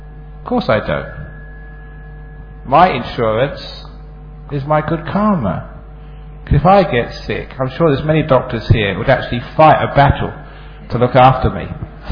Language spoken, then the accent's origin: English; Australia; even though I'm Australian